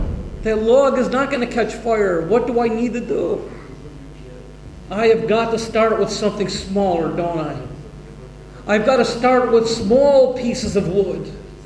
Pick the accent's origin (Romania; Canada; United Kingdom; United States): United States; Buffalo, New York; I am from Buffalo, New York.